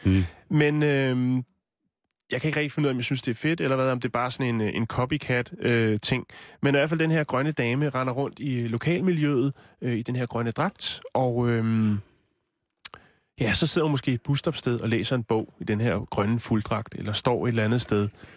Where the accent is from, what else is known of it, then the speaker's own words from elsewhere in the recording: Holte, Capital Region of Denmark, Denmark; Nej, men oppe i Holte, hvor jeg er opvokset